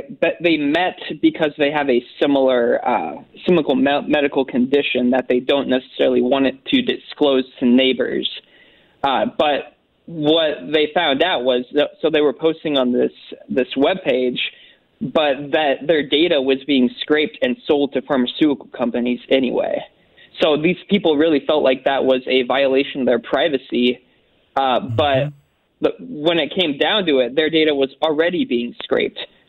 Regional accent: Carbondale, Illinois, United States; I grew up in Carbondale.

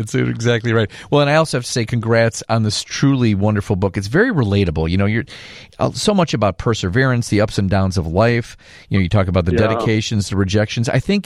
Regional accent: Schiller Park, Illinois, United States; born there; I was born in 1967 in Schiller Park.

